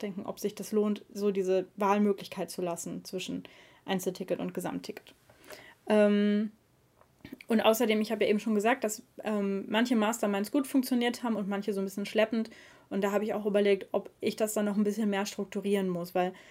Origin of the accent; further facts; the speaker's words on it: North Rhine-Westphalia, Germany; kommst in die Pötte, wie man bei uns im Ruhrpott sagt.